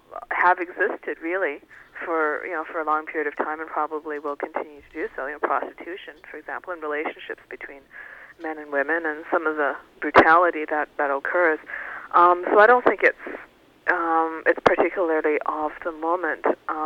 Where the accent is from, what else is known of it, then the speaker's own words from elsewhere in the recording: Canada; because I am Chinese Canadian